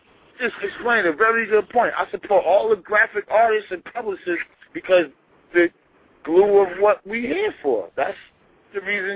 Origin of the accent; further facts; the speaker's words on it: Irvington, New Jersey, United States; I'm from Irvington, New Jersey, everybody. I'm out here in Irvington.